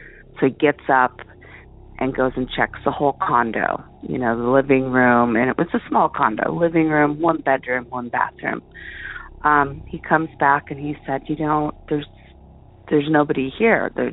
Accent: Portland, Oregon, United States; now in Girdwood, United States; I'm from Girdwood, Alaska. Originally, I'm from Portland, Oregon

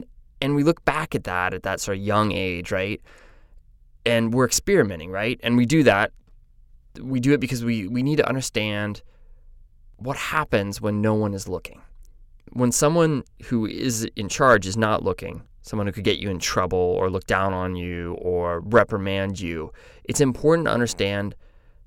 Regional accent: Des Moines, Iowa, United States; And I was from Des Moines, Iowa, but I didn't actually know how to pronounce Des Moines.

